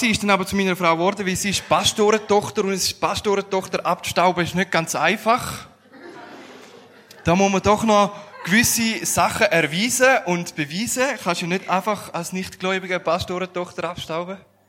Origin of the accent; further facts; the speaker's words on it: Switzerland; Weil wir sind Schweizer. Wir haben ganz eine andere Kultur.